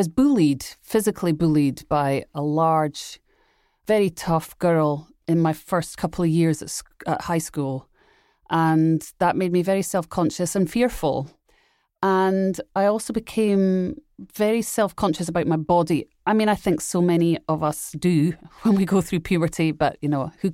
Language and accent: English; Edinburgh, Scotland, United Kingdom; Well, I grew up in Edinburgh, Scotland, which is, you know, a small island, basically.